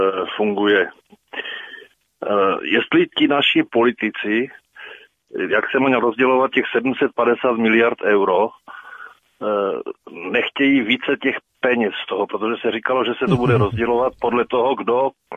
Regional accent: Ostrava, Moravian-Silesian Region, Czechia; z Ostravy

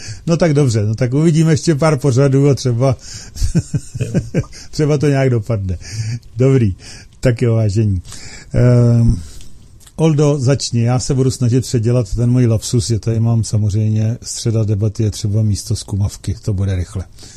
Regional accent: Plzeň, Plzeň Region, Czechia; my tu nejsme ve stejném studiu, i když jsme z Plzně všichni. Každý jsme doma prostě, takhle to máme zařízený, jo? Takže nejsme ve stejném studiu, ale každý doma, ale všichni z Plzně.

